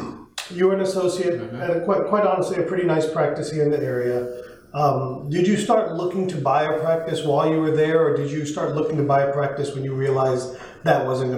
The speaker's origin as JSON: {"language": "English", "town": "Rockingham", "region": "North Carolina", "country": "United States", "tie": "born or raised there", "said": "I grew up in Rockingham, you know, 5,000-7,000 people."}